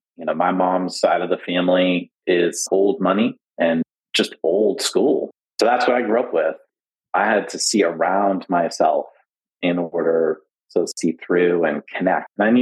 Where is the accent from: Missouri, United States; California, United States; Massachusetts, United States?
Massachusetts, United States; Arlington; I grew up in Arlington, Massachusetts, and on every border, Cambridge, Lexington, Meffa, Medford, were liquor stores.